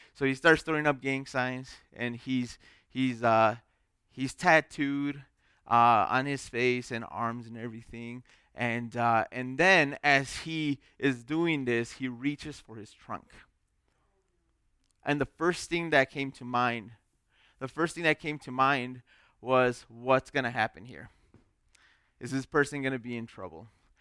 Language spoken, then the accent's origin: English; Chicago, Illinois, United States; And I'm from a pretty decent-sized city. I'm from Chicago, and I grew up there.